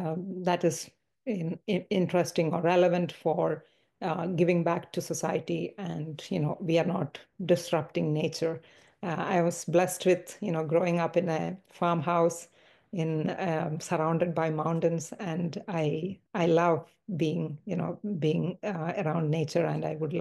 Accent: India; moved away; also born or lived in Barcelona, Spain; I was born and brought up in India, spent around more than a decade there. I moved to Europe, again, spent around 10 plus years in Barcelona and other countries traveling.

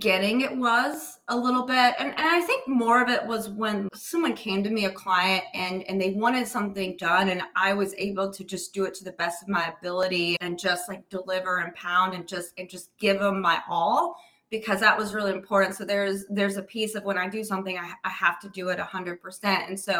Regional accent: South Carolina, United States; I'm from South Carolina. I'm like, small town.

